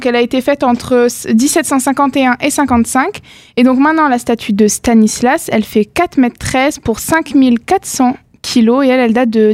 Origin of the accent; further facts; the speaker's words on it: Pont-à-Mousson, Grand Est, France; parce qu'on vient de Pont-à-Mousson